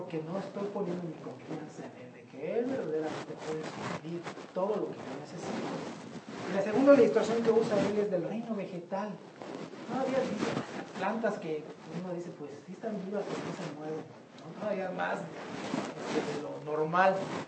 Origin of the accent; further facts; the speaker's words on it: Mexico City, Mexico; recuerdo cuando era niño, mis papás, vivimos en la Ciudad de México